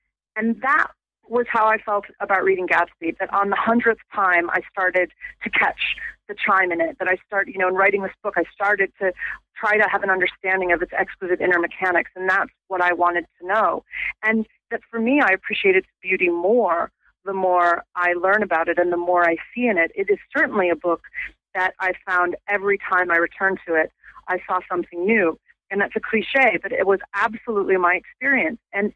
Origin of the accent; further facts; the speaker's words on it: United States; now in London, United Kingdom; as an American living in London